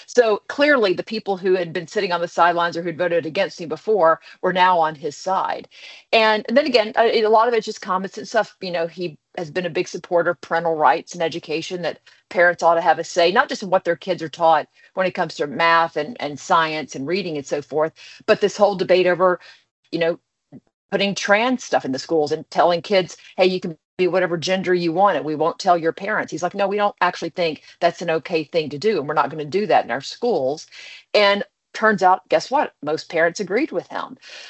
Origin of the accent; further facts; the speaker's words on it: Texas, United States; because I'm originally from Texas